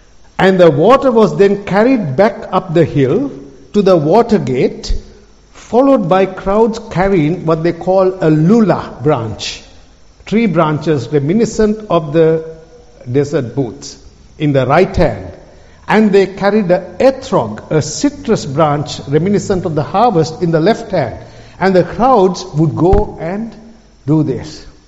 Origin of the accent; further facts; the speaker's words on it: Colombo, Western Province, Sri Lanka; Rose from Amsterdam and I'm from Colombo.